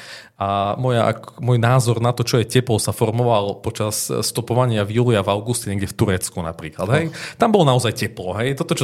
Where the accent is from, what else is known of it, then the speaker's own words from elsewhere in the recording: Košice, Košice Region, Slovakia; also born or lived in Prague; ja som pôvodne z Barce, akurát vlastne som si jednu takú 8-ročnú prestávku spravil od tých Košíc v Prahe, kde som bol na vysokej škole, ale tu keď som dokončil, tak som sa vlastne vrátil domov